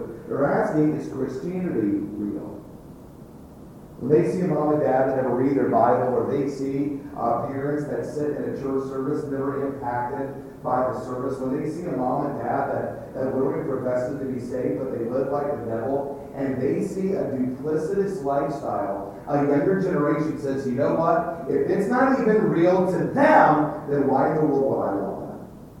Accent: Atlanta, Georgia, United States; I grew up in Atlanta, Georgia.

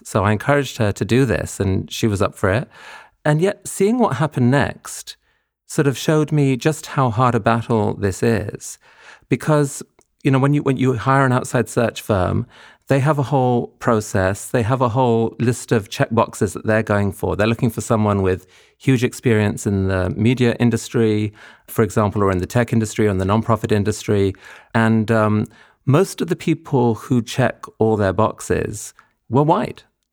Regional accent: India; I grew up in India and I went to school in a school with kids from 30 countries

